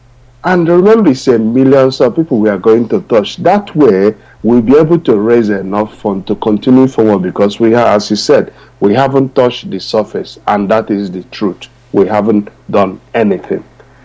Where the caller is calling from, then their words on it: Australia; I'm calling from Australia.